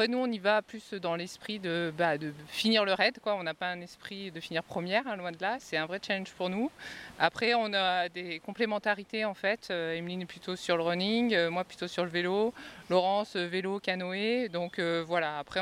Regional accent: Grenoble, Auvergne-Rhône-Alpes, France; On est de Grenoble.

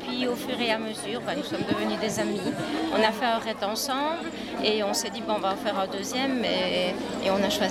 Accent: Belgium; Oui, on est belge. Ah. Et je pense qu'on est la seule équipe belge, du moins sur cette session.

